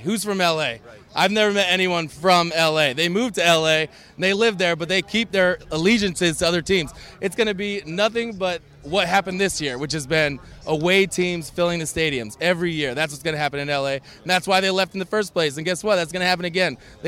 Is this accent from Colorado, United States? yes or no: no; San Diego, California, United States; also born or lived in overseas; I'm from San Diego, but my parents were in the military, so I grew up overseas and shit.